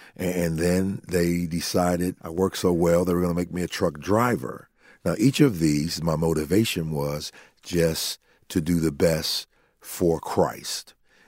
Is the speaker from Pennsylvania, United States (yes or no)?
yes; Pittsburgh, Pennsylvania, United States; because I'm from Pittsburgh. Shout out to all the Pittsburgh fans.